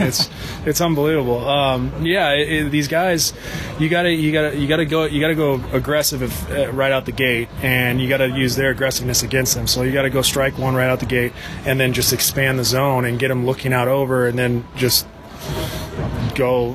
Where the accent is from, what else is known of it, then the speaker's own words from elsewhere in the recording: Huntington Beach, California, United States; From California.